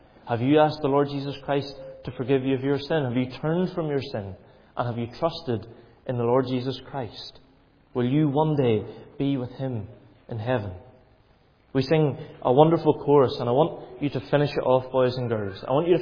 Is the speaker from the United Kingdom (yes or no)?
yes; Ballymoney, Northern Ireland, United Kingdom; There are big names for them, but I just like to simplify things down because I'm from Ballymoney. I'm not the brightest spark in the shed.